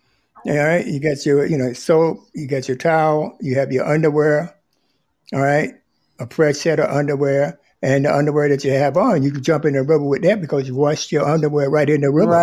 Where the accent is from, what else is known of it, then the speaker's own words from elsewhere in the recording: North Carolina, United States; Anybody ask me, where are you from? I'm from North Carolina. Where are your roots?